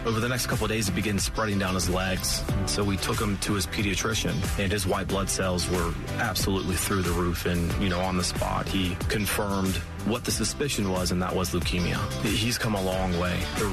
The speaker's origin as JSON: {"language": "English", "town": "Johns Creek", "region": "Georgia", "country": "United States", "said": "I'm from Johns Creek."}